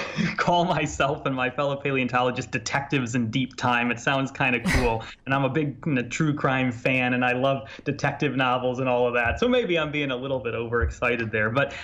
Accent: Illinois, United States; I'm sure it's just a very quick drive across the border to my home state of Illinois.

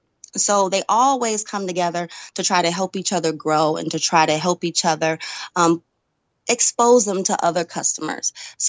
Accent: Detroit, Michigan, United States; also born or lived in Georgia; now in Milwaukee, United States; I am not originally from Milwaukee. I am originally from Detroit. And coming from Georgia about 3 years ago

